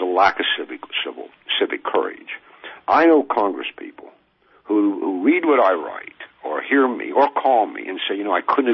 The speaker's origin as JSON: {"language": "English", "region": "Kentucky", "country": "United States", "tie": "born or raised there", "also_born_or_lived": "Indiana / Florida / New Jersey", "lives_now": "New York, United States", "said": "But I grew up in Kentucky, was educated in Indiana, lived in Florida, taught in New Jersey, live in New York."}